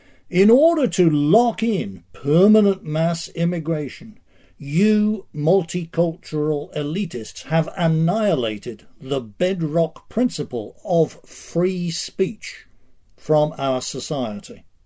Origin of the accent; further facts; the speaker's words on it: Huntington, New York, United States; There's a little flap going on here in my hometown of Huntington, Long Island.